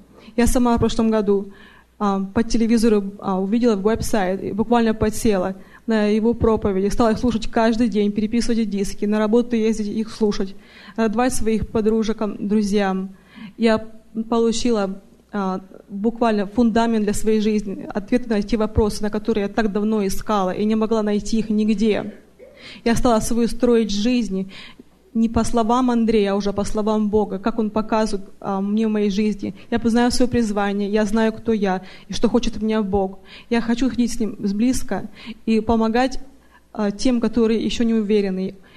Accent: Salem, Oregon, United States; я из Oregon, Salem.

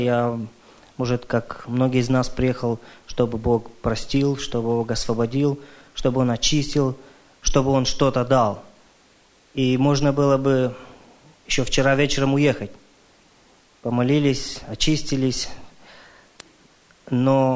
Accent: Canada; я из Канады.

